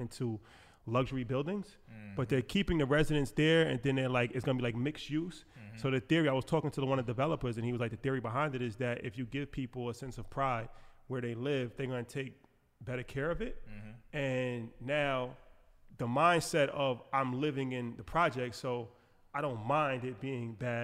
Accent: New York, United States; you know, we're from New York. So, you know, like, you think of, like, the slums in New York.

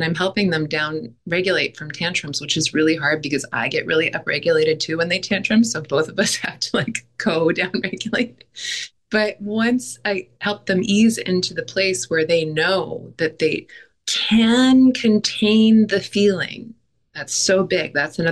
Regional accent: Los Angeles, California, United States; I'm from Los Angeles, where eating disorders and body image issues are birthrights. It's just what you grow up with.

